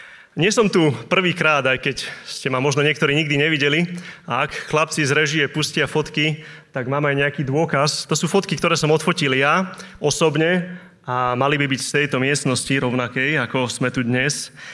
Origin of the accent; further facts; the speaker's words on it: Bratislava, Bratislava Region, Slovakia; moved away as an adult; now in Nové Mesto nad Váhom, Slovakia; a pochádzam z Bratislavy, ale od 19 rokov bývam v Novom meste nad Váhom, kde som v kresťanskom zbore.